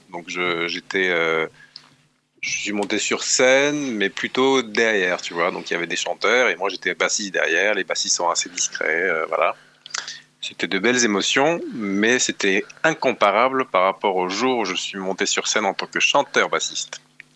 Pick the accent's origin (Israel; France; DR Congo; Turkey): Turkey; Moi, j'ai grandi en Turquie